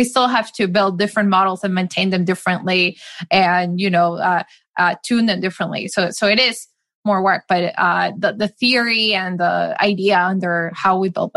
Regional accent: Madrid, Community of Madrid, Spain; Yes, I grew up in Madrid.

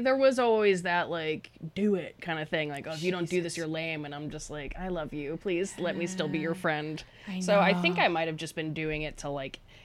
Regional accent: Woodbridge, Virginia, United States; Woodbridge, Virginia, which is like a 20-minute ride from DC.

